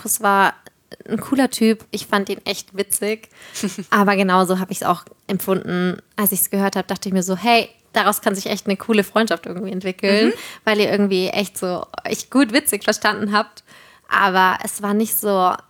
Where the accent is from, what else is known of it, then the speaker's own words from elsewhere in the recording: Bavaria, Germany; Aber ich komme ja auch aus Franken ursprünglich.